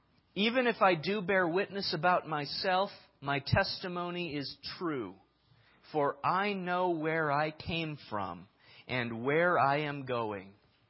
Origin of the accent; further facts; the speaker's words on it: Minnesota, United States; I know where I came from. I came from Minnesota. I was born to a mother and a father.